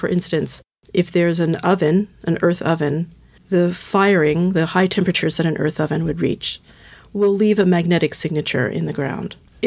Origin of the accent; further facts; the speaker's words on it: United States; accent: American; moved away as an adult; now in United Kingdom; Obviously, I'm an American. You can tell from my accent.